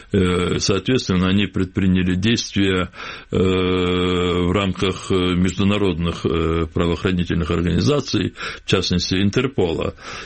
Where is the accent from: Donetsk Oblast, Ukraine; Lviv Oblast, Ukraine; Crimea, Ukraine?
Crimea, Ukraine; Мы, крымские татары